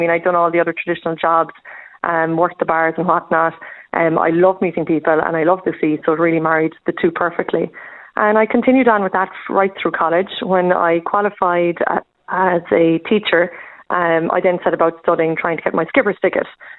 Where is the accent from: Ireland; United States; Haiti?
Ireland; Cape Clear, Munster; I'm born and bred on Ireland's most southerly inhabited island of Cape Clear or Éilean Clara.